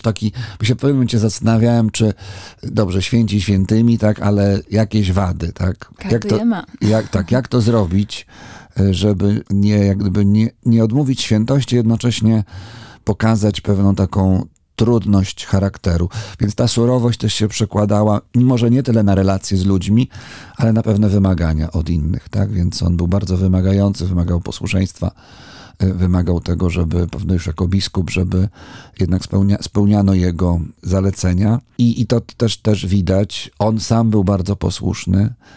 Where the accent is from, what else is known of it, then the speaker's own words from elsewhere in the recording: northern Poland, Poland; Mimo tego, że no wiadomo, jestem z północy, wychowany w Polsce.